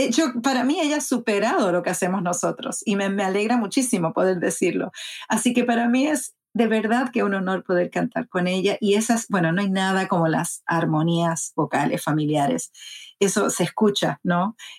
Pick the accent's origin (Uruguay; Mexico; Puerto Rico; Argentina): Puerto Rico; me crié en Puerto Rico, pero mi mamá se crió en Nueva York, de madre puertorriqueña. Entonces, como mi papá no hablaba muy bien el inglés, siempre hablábamos en casa en español.